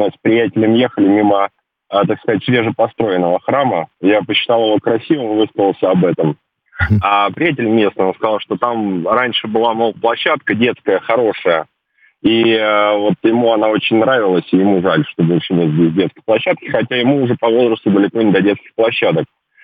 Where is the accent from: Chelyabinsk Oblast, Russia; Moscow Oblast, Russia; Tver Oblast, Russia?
Moscow Oblast, Russia; Balashikha; Мне 34, я из Балашихи.